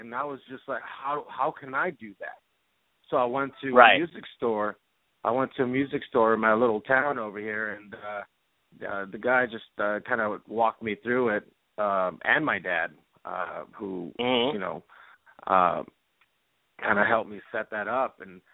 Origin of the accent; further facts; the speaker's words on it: Los Angeles, California, United States; I was born up in Northern California, but raised down here in Southern California, in Los Angeles.